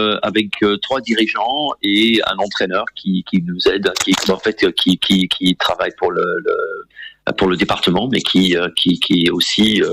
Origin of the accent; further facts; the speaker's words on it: England, United Kingdom; French is a second language; now in France; Je viens d'Angleterre. D'origine. Oui, mes origines sont britanniques, hein, mais j'ai le plaisir de vous confirmer aujourd'hui que l'année dernière, j'ai eu le privilège de qu'on m'accorde la nationalité française aussi.